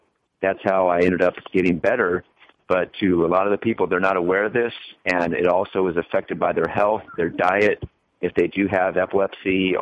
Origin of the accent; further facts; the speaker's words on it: Escondido, California, United States; I'm from Escondido here in North County, San Diego, just about 20 minutes east of here of Oceanside.